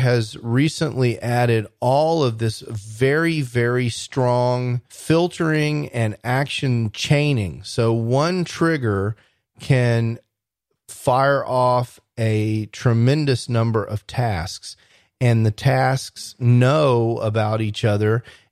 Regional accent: Dallas, Texas, United States; I'm your host from Dallas, Texas

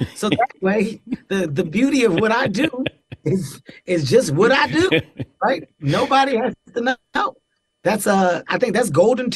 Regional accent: Thailand; now in United States; I grew up in Thailand.

